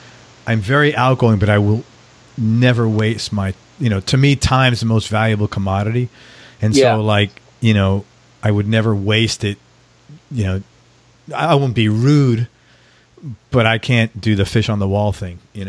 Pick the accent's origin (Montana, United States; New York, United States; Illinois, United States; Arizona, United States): New York, United States; New York City; I'm from New York City, but this sounds like very California, like people's energy.